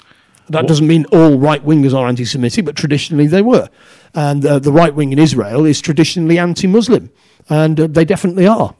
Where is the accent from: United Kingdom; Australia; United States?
United Kingdom; England; This is our country, and it's our shame that that he's being treated in this way. And as an English person... I'm deeply offended.